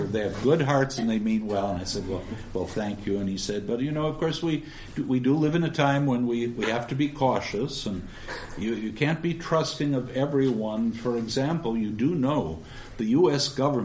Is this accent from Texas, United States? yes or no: no; Eau Claire, Wisconsin, United States; And I was born and raised in Eau Claire, Wisconsin, about 90 minutes from Winona, which was fortuitous. And every summer, I went back to Wisconsin.